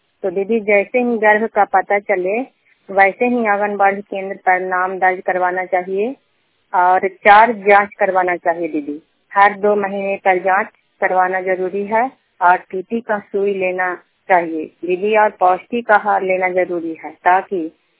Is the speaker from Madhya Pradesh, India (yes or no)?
no; Bihar, India; मैं कंगनसराय प्रखंड के उप पंचायत के रहने वाली हूँ, नालंदा जिला।